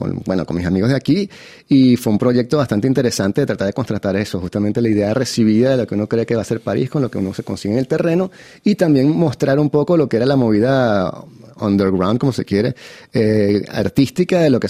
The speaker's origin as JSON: {"language": "Spanish", "town": "Caracas", "region": "Capital District", "country": "Venezuela", "moved": "as an adult", "said": "Es que yo no me fui de Caracas como muchos de los emigres venezolanos que se van porque tienen un trauma, les va mal, sino que yo me vine a estudiar y pensaba volver"}